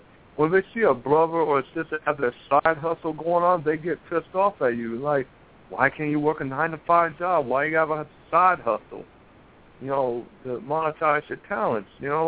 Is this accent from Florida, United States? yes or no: yes; Tampa, Florida, United States; I'm from the Tampa Bay area, right, in Florida.